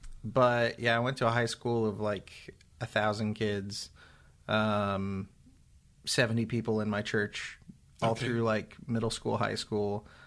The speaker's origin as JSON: {"language": "English", "town": "Seymour", "region": "Indiana", "country": "United States", "tie": "born or raised there", "said": "I grew up in Seymour, Indiana."}